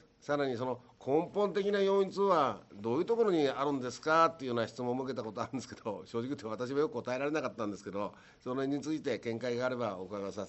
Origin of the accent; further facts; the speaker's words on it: Takasaki, Gunma, Japan